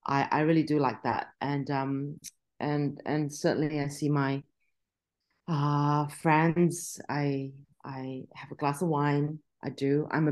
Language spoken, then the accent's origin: English; Sydney, New South Wales, Australia; People on the street ask me here in Australia, I'll say I'm from Sydney. If people overseas ask me where I'm from, I still say I'm from Sydney